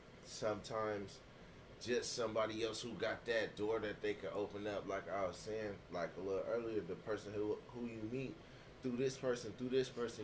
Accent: San Diego, California, United States; now in Alaska, United States; Well, I'm from California. I'm from San Diego. Okay. From Southeast San Diego.

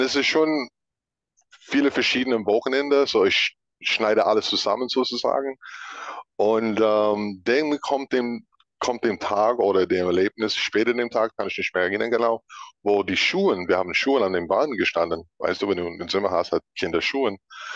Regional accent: Baltimore, Maryland, United States; born there; German is a second language; Ich war geboren in Baltimore, in den Staaten.

